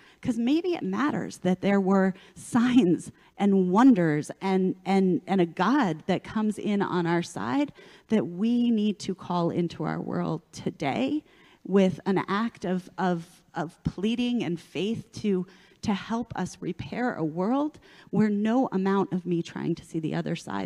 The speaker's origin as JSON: {"language": "English", "town": "Los Angeles", "region": "California", "country": "United States", "tie": "born or raised there", "said": "You know, I grew up in Los Angeles over the hill from Rabbi Schulweis."}